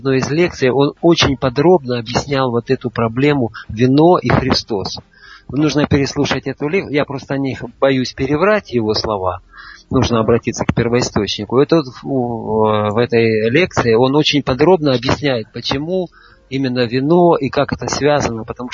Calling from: Kharkiv, Kharkiv Oblast, Ukraine; из Харькова.

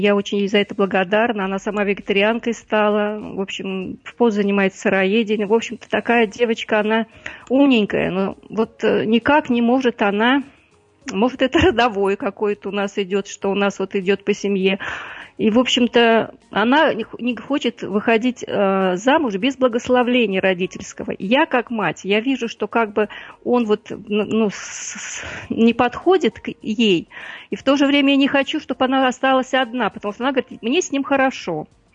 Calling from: Tolyatti, Samara Oblast, Russia; я из Тольятти.

